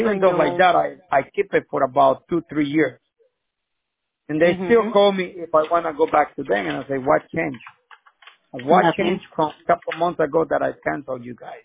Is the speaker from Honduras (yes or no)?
yes; Honduras; We are from Honduras, and well, our style then.